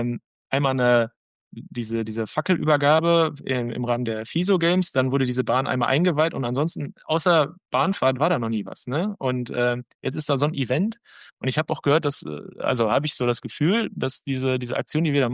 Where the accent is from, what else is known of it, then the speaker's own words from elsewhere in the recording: Bochum, North Rhine-Westphalia, Germany; Ja, ich bin gebürtiger Quernburger und ich fahre mein Leben lang mit der U35